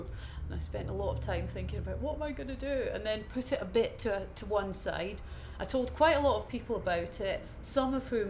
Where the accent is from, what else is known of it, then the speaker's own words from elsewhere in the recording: Hereford, West Midlands, United Kingdom; I'm 44 and I'm from Hereford.